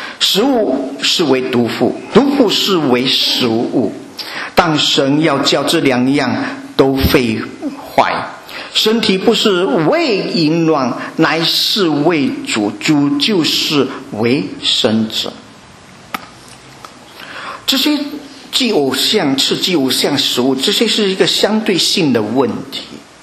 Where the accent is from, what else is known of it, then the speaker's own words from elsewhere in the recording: China; 好像我是从佛教家庭长大，我的祖母是拜偶像的，我的爸爸也是拜偶像。